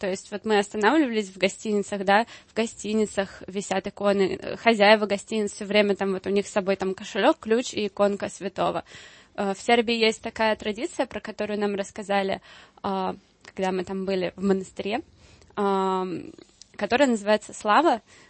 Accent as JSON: {"language": "Russian", "country": "Russia", "said": "я из России"}